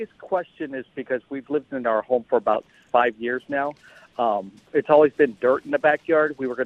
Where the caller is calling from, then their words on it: San Tan Valley, Arizona, United States; From Santan Valley.